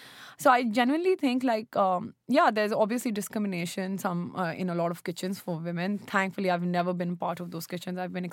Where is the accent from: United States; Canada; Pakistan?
Pakistan; I'm currently working at 11 Madison Park. I'm from Pakistan